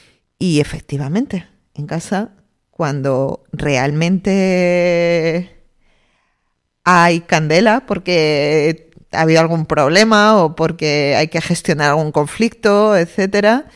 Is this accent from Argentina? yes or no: no; Spain; como española se me venía a la mente la palabra morriña